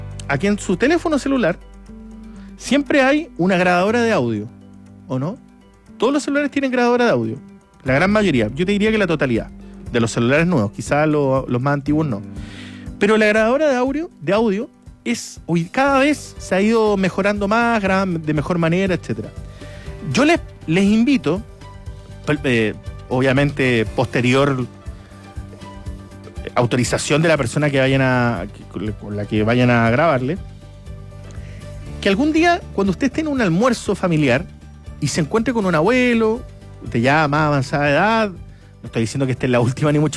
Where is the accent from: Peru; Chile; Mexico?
Chile; bueno, somos chilenos, ¿qué vamos a hacer?